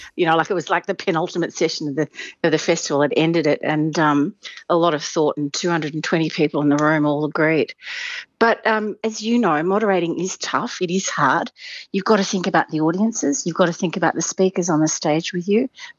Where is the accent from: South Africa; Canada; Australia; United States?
Australia; Melbourne, Victoria; as a kid growing up in Melbourne